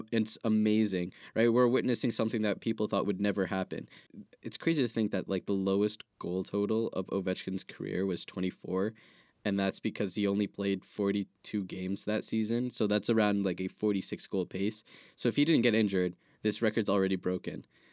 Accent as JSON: {"language": "English", "country": "Canada", "said": "You know, as a Canadian, I am a little sad"}